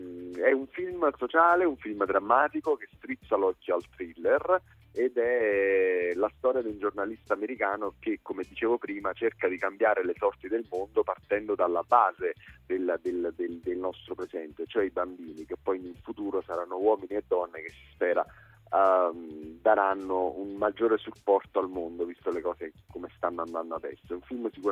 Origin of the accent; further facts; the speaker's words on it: Castellammare di Stabia, Campania, Italy; Io sono campano di Napoli, esattamente di Castellammare di Stabia.